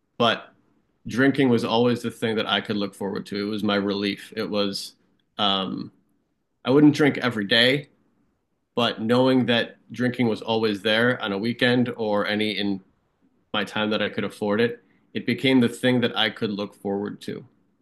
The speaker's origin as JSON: {"language": "English", "town": "Hamburg", "region": "New York", "country": "United States", "tie": "born or raised there", "said": "So I am from Hamburg, New York. I grew up in the village of Hamburg."}